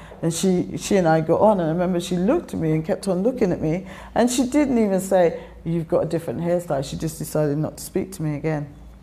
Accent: Guyana; accent: Guyanese; And when I speak, I tell people I'm from Guyana.

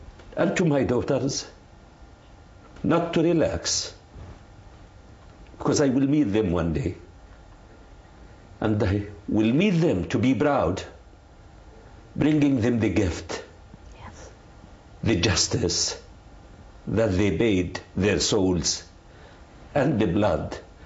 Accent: Gaza, Gaza Strip, Palestine; English is a second language; I am Palestinian from Gaza, but for 15 years.

